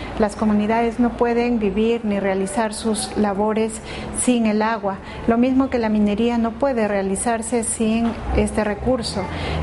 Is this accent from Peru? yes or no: yes; Peru; soy de Perú